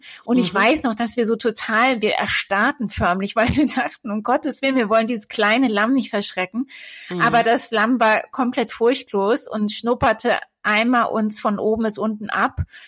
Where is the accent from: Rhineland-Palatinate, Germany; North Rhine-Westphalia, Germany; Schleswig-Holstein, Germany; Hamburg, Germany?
Schleswig-Holstein, Germany; Und ich komme eben ursprünglich aus Nordfriesland.